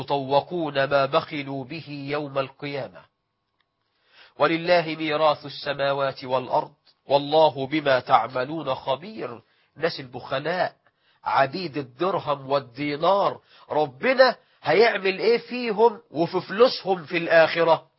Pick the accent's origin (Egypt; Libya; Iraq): Egypt; الناس عندنا في مصر لما يتعاملوا مع واحد بخيل يقولوا له